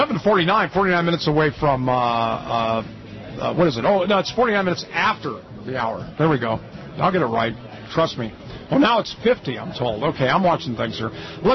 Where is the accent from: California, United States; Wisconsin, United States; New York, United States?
California, United States; I mean, I remember growing up in California that the Speaker of the Assembly in California, Jess Unruh was his name, and his son got into trouble.